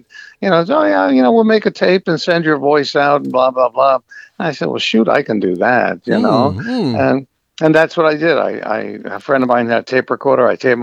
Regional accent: Brooklyn, New York, United States; I was on a subway train in New York City because I grew up in Brooklyn.

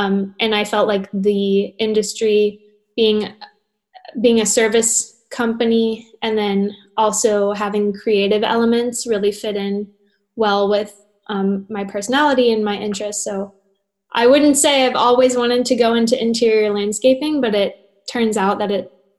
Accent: Florida, United States; I'm from South Florida. And so that's very popular down here.

